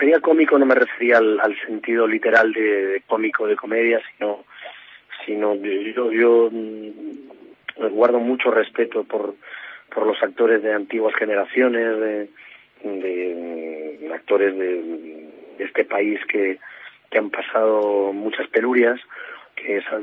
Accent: Ferrol, Galicia, Spain; moved away; yo siempre llevo a Ferrol en el corazón y bueno, y salí de Ferrol cuando era muy jovencito con una maleta llena de ilusiones

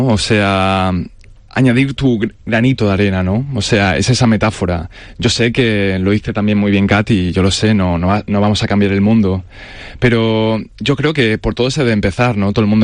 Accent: Balearic Islands, Spain; Yo, pues que soy de Mallorca, ¿no?

